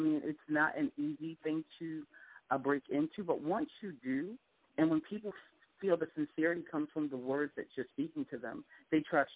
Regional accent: Jersey City, New Jersey, United States; Yeah, that's my hometown.

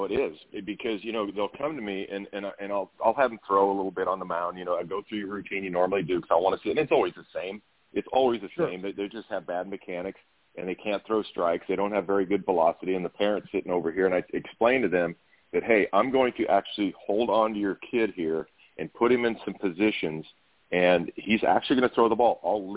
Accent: Nebraska, United States; You know, growing up, I grew up in Western Nebraska, and I didn't have any pitching coaches, any baseball coaches that really knew anything about the game

